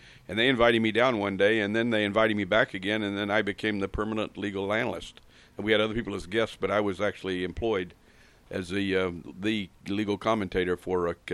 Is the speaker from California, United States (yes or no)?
no; Florida, United States; I guess certainly by the time I was 15, I was raised in Florida.